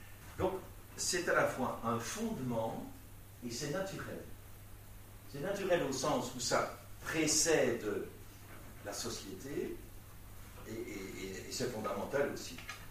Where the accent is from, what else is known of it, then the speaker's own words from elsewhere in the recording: Belgium; chez nous en Belgique.